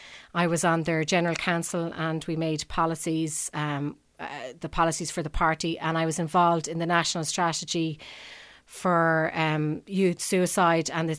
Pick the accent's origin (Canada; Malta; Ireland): Ireland; Limerick, Munster; I'm from Limerick City.